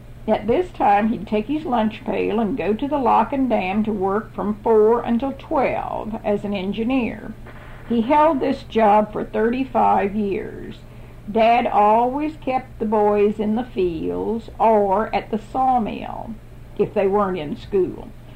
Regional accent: South Portsmouth, Kentucky, United States; also born or lived in Greenup; to city school, which was Greenup or South Portsmouth, depending on which dam Daddy was working at. I was graduated from South Portsmouth High School on May the 19th, 1932.

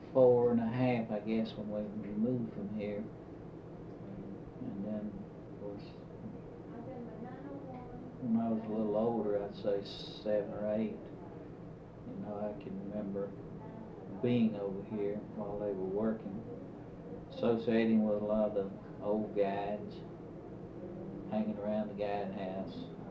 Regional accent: Park City, Kentucky, United States; also born or lived in Mammoth Cave; Well, I was born here at Mammoth Cave, just across the parking lot there. We lived here until they started making it a national park. We moved in 1935, later, in the winter of 35, Park City. And I lived there until I was about 15.

